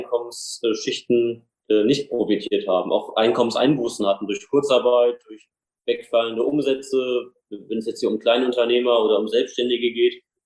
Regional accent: Hesse, Germany; Also ich bin 28 Jahre alt, war auch lange Zeit Kreisvorsitzender der Jusos, mein Kinzig-Kreis, meiner Heimat.

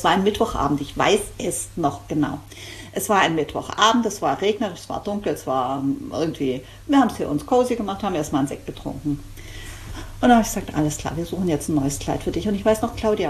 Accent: Baden-Württemberg, Germany; Ich bin auch Schwabe.

